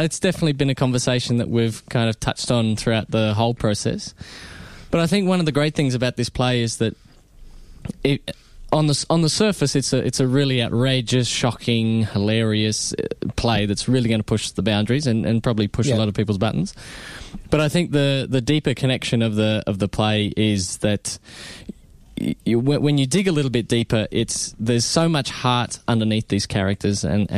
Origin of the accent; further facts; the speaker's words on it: Sydney, New South Wales, Australia; I'm from Sydney, so this is my first gig here in Melbourne.